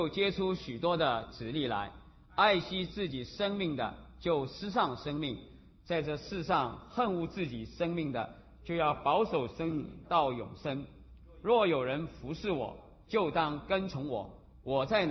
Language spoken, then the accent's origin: Chinese; Shanghai, China; 那在我的老家上海形势稍微好一点